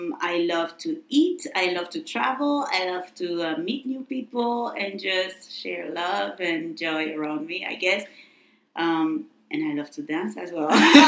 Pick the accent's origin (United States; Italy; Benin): Benin; moved away as an adult; also born or lived in Canada; now in Japan; I was born and raised in West Africa, Benin, and I moved to Canada for my master's degree, then naturalized as a Canadian, stayed in Canada for about 16, 17 years, and came to Japan in 2017.